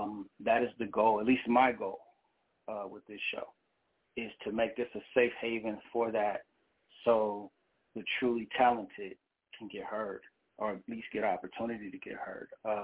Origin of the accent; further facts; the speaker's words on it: San Jose, California, United States; So I'm from San Jose, California, and we don't get very much love when it comes to hip hop.